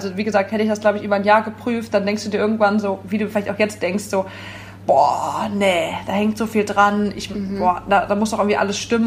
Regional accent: Wipperfürth, North Rhine-Westphalia, Germany; Ich bin nicht Urkölsch. Ich komme aus Wipperfürth, Oberbergischer Kreis.

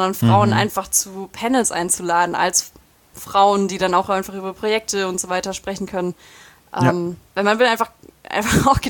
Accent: Ulm, Baden-Württemberg, Germany; ich komme aus Ulm, ich habe das und das studiert

